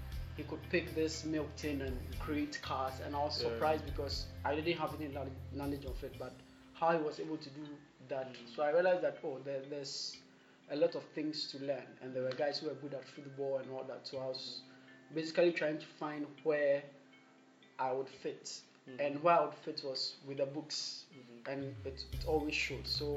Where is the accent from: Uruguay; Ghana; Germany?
Ghana; it's amazing that I do not speak the Ghana language, though I've been here all my life. And as for my hometown language, I also don't know how to speak it, so it's basically English.